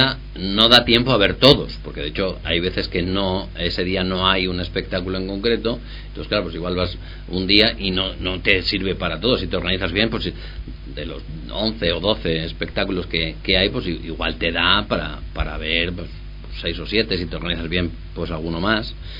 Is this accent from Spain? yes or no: yes; Spain; que somos así los españoles